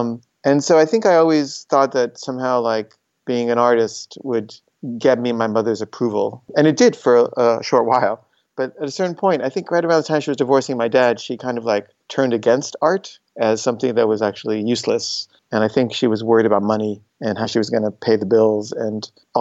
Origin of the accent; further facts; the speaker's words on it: Washington, District of Columbia, United States; born there; And the reason I was born in Washington, D.C. was because my father went there because of his second cousin, who was the ambassador.